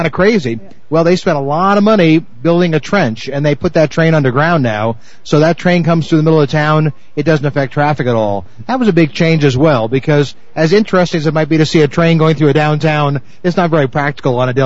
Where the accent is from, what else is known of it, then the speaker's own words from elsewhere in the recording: New York, United States; now in Reno, United States; I grew up in New York. So really, I'm in a situation where I know this country.